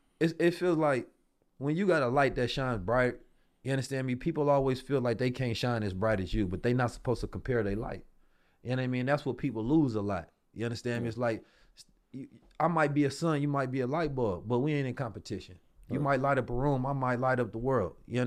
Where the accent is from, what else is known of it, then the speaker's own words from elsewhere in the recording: Oakland, California, United States; I'm from Oakland